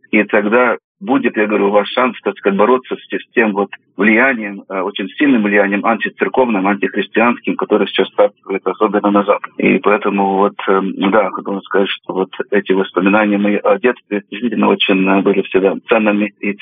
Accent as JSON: {"language": "Russian", "country": "Australia", "tie": "born or raised there", "said": "У меня самые, так сказать, лучшие воспоминания в детстве в Австралии."}